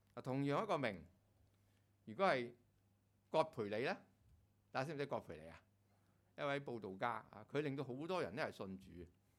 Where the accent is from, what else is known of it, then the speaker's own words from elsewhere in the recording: China; 咁唔好講到咁遠嗰啲人啦，啲外國人啊，講我哋中國人啦